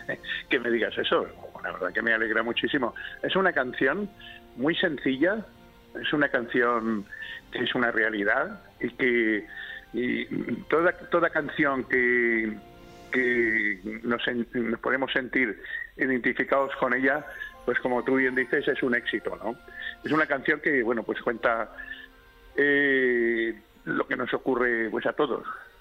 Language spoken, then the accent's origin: Spanish; Alcoy, Valencian Community, Spain; born there; como artista valenciano que he nacido aquí, como artista y nací en Alcoy, un pueblo de artistas también